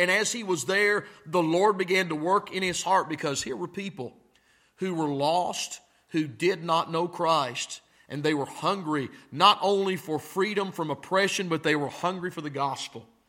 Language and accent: English; United States; Look, I'm an American. I'm red, white, and blue.